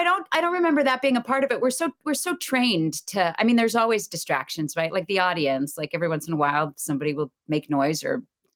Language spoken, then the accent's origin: English; Massachusetts, United States; I grew up outside of Boston, so actually everybody knew who